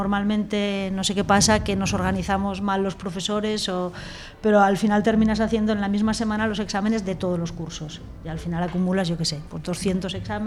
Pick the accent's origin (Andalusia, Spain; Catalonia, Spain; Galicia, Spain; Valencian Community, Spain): Valencian Community, Spain; Gandía; No, yo soy de Gandía.